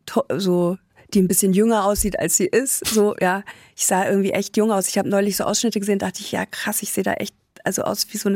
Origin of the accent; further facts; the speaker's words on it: Munich, Bavaria, Germany; ich meine, ich bin ja aus München, das war wirklich absurd.